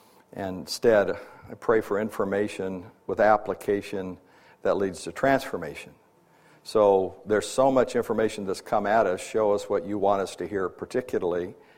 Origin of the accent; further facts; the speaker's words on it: San Diego, California, United States; other than I'm from San Diego, California.